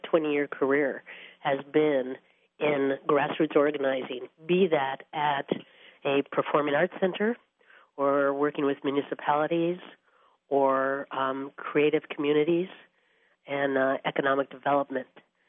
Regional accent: Midwest, United States; I must say that being a Midwesterner and going to D.C. and working in national politics, I was at first very disillusioned by what politics was

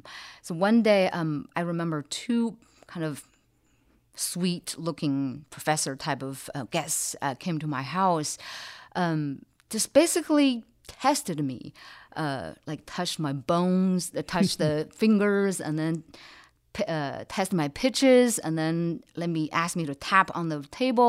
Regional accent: Beijing, China; Yes, I was born and raised in Beijing.

